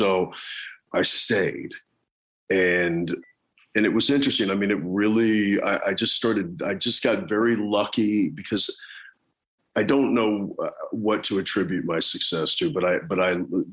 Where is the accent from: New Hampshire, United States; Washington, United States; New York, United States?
New York, United States; born there; So my father was born in Rome. I was born in New York.